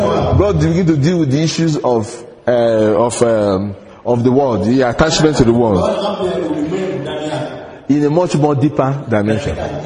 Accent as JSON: {"language": "English", "country": "Kenya", "said": "Me, I'm a Kenyan."}